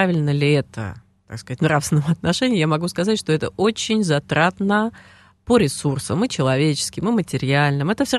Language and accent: Russian; Moscow, Russia; Поражает именно как коренную москвичку.